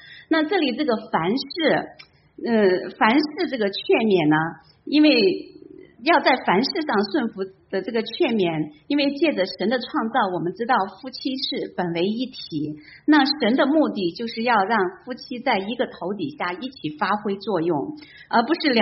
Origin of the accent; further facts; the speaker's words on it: China; 特别是我们从大陆来的姐妹，我们从小受到的教导就是妇女能顶半边天